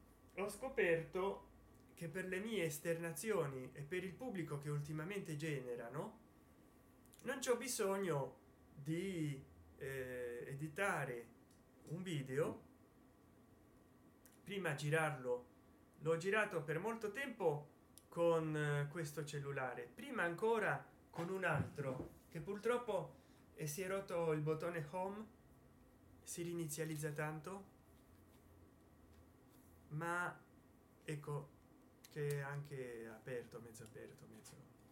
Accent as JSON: {"language": "Italian", "town": "Rome", "region": "Lazio", "country": "Italy", "said": "geograficamente io mi trovo nel mezzo, sto a Roma, sono romano"}